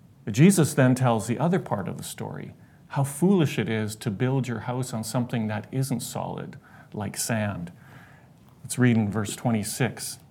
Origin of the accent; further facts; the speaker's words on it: Abbotsford, British Columbia, Canada; Growing up in the South Abbotsford area